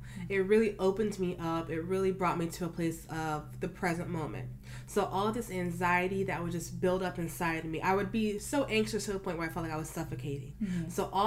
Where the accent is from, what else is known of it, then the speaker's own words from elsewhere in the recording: Virginia, United States; now in New York, United States; I'm from Virginia. That's the furthest I've ever lived.